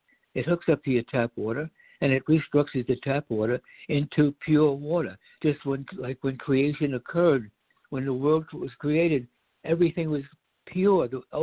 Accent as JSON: {"language": "English", "country": "United States", "tie": "born or raised there", "said": "when I was a kid growing up in America, you hardly ever heard about someone you knew or some relative getting cancer."}